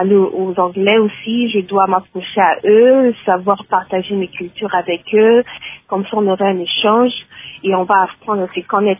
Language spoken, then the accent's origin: French; DR Congo; moi je suis une Congolaise